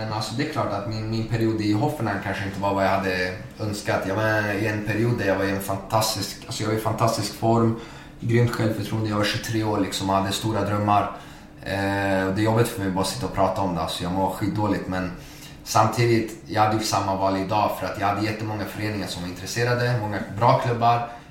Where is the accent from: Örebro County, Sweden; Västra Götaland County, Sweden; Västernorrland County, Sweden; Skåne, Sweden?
Örebro County, Sweden; Örebro; jag växte upp i Örebro och min dröm var ju att spela i Örebro.